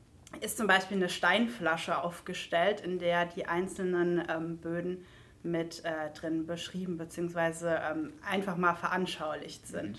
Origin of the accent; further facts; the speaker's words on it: Heppenheim, Hesse, Germany; born there; Und natürlich, ich bin gebürtige Heppenheimerin.